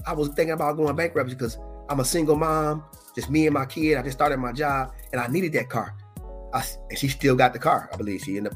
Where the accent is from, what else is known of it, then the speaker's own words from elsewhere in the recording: Muskegon, Michigan, United States; from Muskegon, so we got friends from all shapes, colors, sizes.